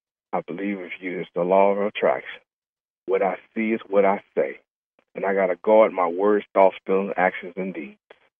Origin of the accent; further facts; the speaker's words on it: Edmond, Oklahoma, United States; I'm from Edmond, Oklahoma.